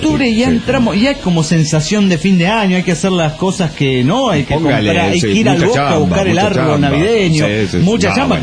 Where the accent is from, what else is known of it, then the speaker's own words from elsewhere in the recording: Quito, Pichincha, Ecuador; de Quito, Ecuador.